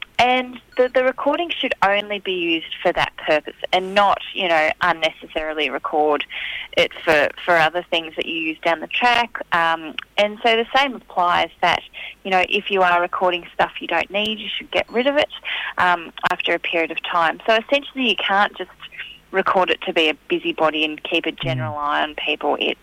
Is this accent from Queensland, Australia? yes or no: no; Tasmania, Australia; Yeah, I'm a Palawa woman from Tasmania.